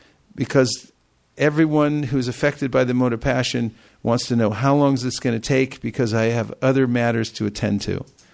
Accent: San Francisco, California, United States; I would say, I'm from San Francisco.

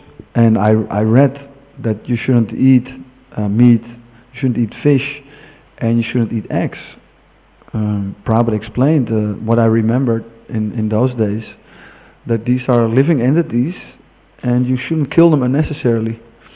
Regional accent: Amsterdam, North Holland, Netherlands; I'm from Amsterdam. It's kind of a fallen city, you know, like sex and drugs.

